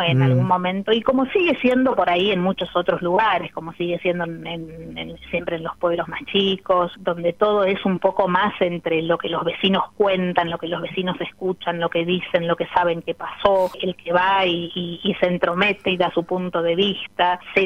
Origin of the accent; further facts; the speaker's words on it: Argentina; nos identifican tanto a nosotros como argentinos, ¿no?